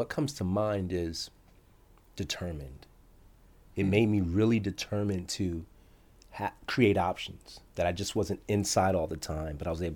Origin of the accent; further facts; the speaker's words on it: Stamford, Connecticut, United States; born there; I was born in Stamford, Connecticut.